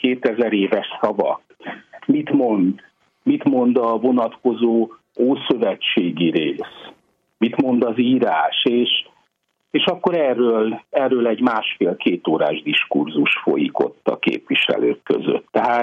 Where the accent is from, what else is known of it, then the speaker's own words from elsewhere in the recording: Hungary; akkor még jobban megörült, nem csak annak, hogy magyarként itt vagyok, hanem annak is, hogy szentsírosként is